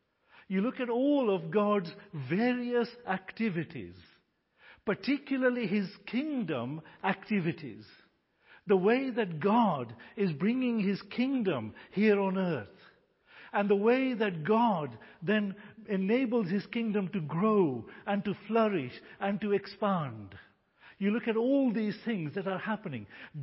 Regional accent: India; English is a second language; You know, I was born and raised a Hindu. I'm an Indian, born and raised a Hindu.

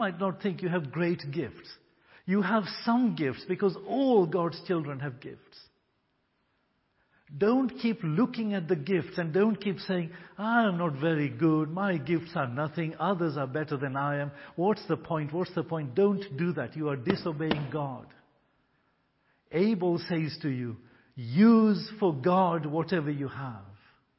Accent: Kenya; I'm not a native Swahili speaker. It's not my first language. I grew up in Kenya. I was born in Kenya. Grew up in Kenya, yes.

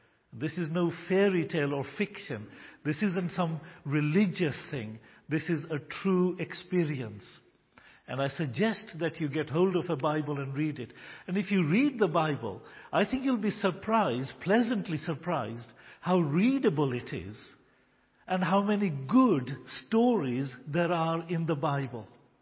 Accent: India; I was actually born in a Hindu home. My parents are Indian. I'm an Indian.

